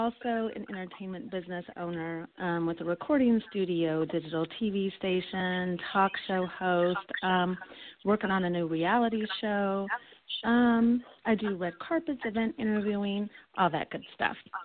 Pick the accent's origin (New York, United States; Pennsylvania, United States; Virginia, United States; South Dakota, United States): South Dakota, United States; now in Atlanta, United States; So, yes, I am originally from South Dakota. I've been in Atlanta for a while. I guess I should call it my home by now.